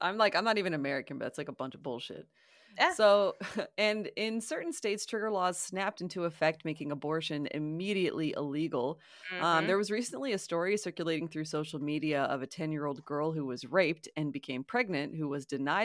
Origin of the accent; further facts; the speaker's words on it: Canada; I mean, you know, I'm Canadian, so it's not like we would ever learn that stuff in school.